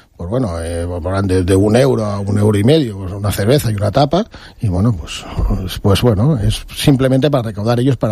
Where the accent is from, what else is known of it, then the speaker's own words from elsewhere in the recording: Relleu, Valencian Community, Spain; Soy de Relleu.